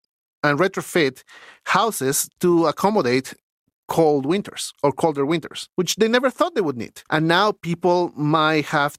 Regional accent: Lima, Peru; when I grew up in Lima, winters were 14 degrees Celsius.

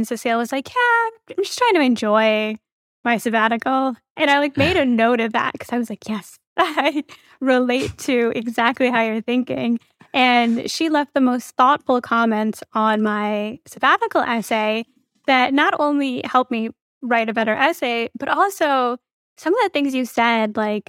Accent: Midwest, United States; Like my parents are Indian. I grew up in the Midwest.

